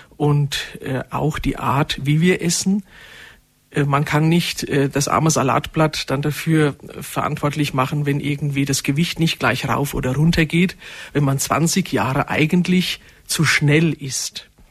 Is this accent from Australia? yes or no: no; Germany; wir Deutsche